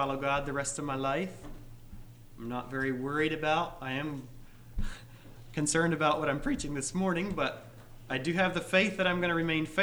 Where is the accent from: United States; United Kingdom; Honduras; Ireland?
Honduras; I'm from Honduras. You're expecting to hear about Honduras.